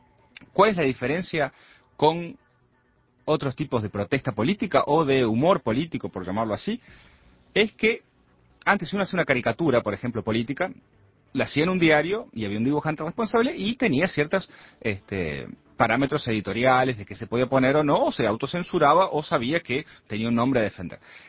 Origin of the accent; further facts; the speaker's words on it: Uruguay; para nosotros como uruguayos